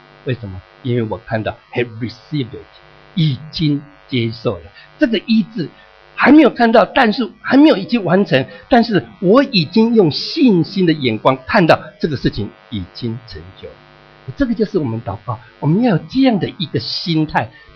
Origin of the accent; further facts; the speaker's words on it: Taiwan; now in Auckland, New Zealand; 我记得在4年前的时候，我回到我的家乡，回到台湾，去看到我老迈的妈妈，那时候她已经93岁了